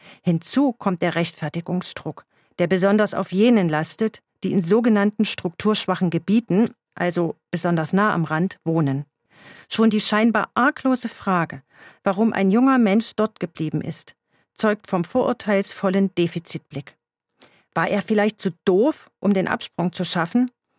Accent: Eisenach, Thuringia, Germany; Vor vielen Jahren zog ich aus einem winzigen brandenburgischen Dorf zurück in meine Heimatstadt Eisenach.

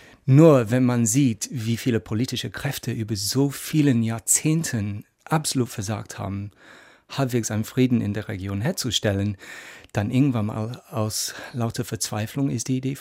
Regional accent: England, United Kingdom; ich bin gebürtiger Engländer

